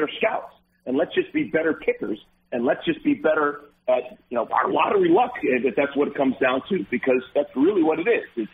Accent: Cleveland Heights, Ohio, United States; so much of what I do on a nightly basis is me being a kid growing up in Cleveland Heights.

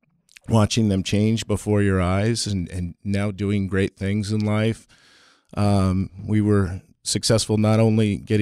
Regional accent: Los Angeles, California, United States; I come from the Los Angeles area. I was born and raised in Southeast LA.

